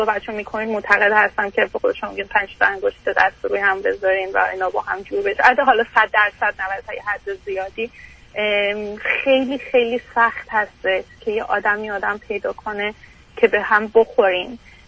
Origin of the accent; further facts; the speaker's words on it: Iran; moved away as an adult; now in Canada; بعد از اینکه درسم لیسانس تموم شد تو ایران برای ادامه تحصیل از ایران اومدم بیرون